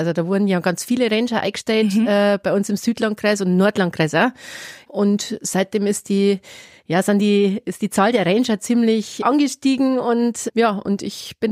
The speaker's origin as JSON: {"language": "German", "region": "Bavaria", "country": "Germany", "lives_now": "Lenggries, Germany", "said": "ich bin nicht in Lingris geboren, ich bin aber mit 18 nach Lingris gezogen. Ich bin aus dem Isarwinkel, aber halt aus der Wolfratshauser Gegend, ja, also Lösach, Isarwinkel"}